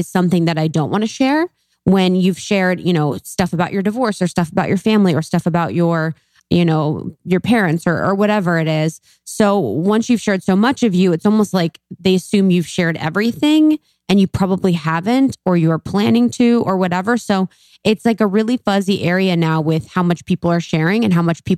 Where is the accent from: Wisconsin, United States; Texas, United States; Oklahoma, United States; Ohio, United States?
Ohio, United States; I'm from Ohio.